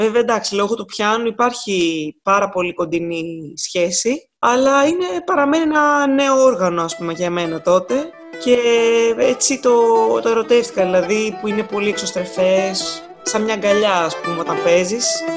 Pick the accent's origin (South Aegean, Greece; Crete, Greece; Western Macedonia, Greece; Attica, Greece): Attica, Greece; Athens; born there; Έχω γεννηθεί, αλήθεια είναι στην Αθήνα, αλλά η καταγωγή μου είναι από την Ήπειρο. Δηλαδή όλοι μου οι συγγενείς, παππούδες και τα λοιπά, έχω έτσι ιδιαίτερη σχέση με το χωριό μου.